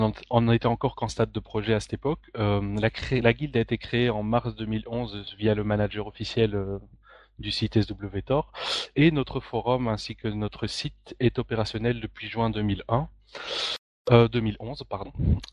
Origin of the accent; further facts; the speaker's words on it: Belgium; j'ai 30 ans, je suis belge, vous n'en entendrez peut-être pas à l'accent, mais je le suis.